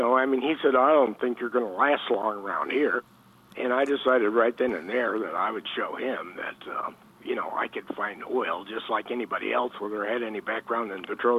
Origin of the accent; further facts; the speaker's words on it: New York, United States; Spent 4 years teaching high school science and math in my hometown, where I grew up in upstate New York.